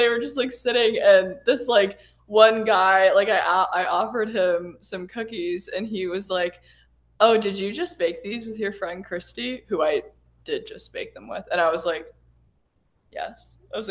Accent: Chicago, Illinois, United States; also born or lived in St. Louis; oh, I'm from Chicago, but I just moved here from St. Louis.

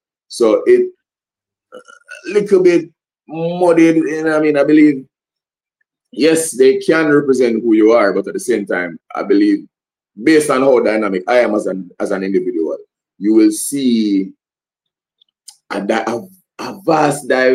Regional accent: Portmore, Saint Catherine, Jamaica; I grew up in Portmore.

